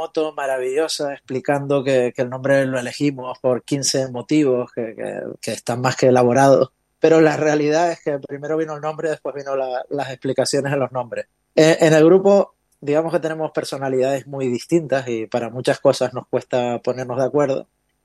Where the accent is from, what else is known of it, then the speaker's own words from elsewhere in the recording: Canary Islands, Spain; siendo canarios y teniendo el mar alrededor